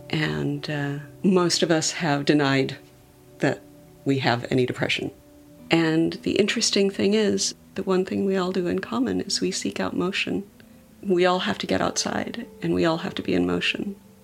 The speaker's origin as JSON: {"language": "English", "town": "Provo", "region": "Utah", "country": "United States", "tie": "born or raised there", "said": "I grew up in Provo, Utah, in kind of the center of Mormon land."}